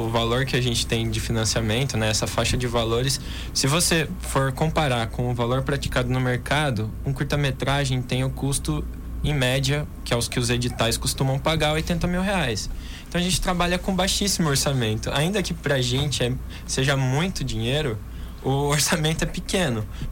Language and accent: Portuguese; São Paulo, Brazil; ele se passa no interior, que é de onde a gente é, do interior do estado de São Paulo